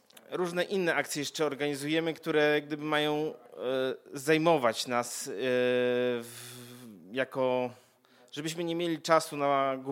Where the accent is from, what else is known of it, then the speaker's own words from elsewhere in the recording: Wejherowo, Pomeranian Voivodeship, Poland; Dzień dobry, jesteśmy z Wejherowa.